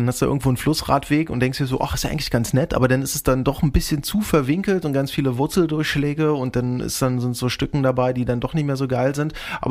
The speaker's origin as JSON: {"language": "German", "town": "Oschersleben", "region": "Saxony-Anhalt", "country": "Germany", "tie": "born or raised there", "said": "Ja, in dem Ort, wo ich herkomme, aus Oschersleben, da gab's mal"}